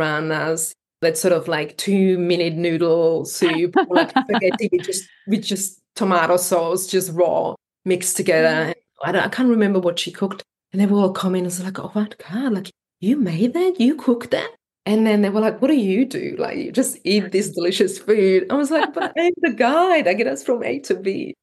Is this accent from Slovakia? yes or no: yes; Slovakia; I come from Slovakia, where our food, we eat what we have, and then maybe some Italian food came over. You know, I don't come from a country that's multicultural and leveled.